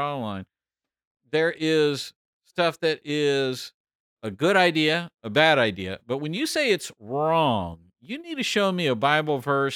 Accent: the South, United States; I grew up in the South, and I grew up in sort of old-fashioned kind of world.

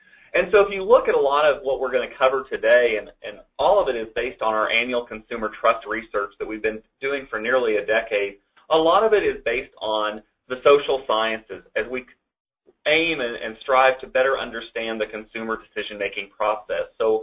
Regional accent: Kansas, United States; I am from Northwest Kansas. I believe I'm a product of Northwest Kansas. So this is what I grew up looking at every morning and evening as I woke up on my family's cattle ranch.

